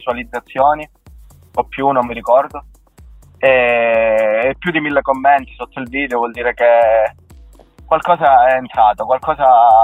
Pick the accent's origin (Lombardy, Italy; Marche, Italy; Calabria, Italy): Calabria, Italy; parla di un argomento veramente forte del mio paese, della Calabria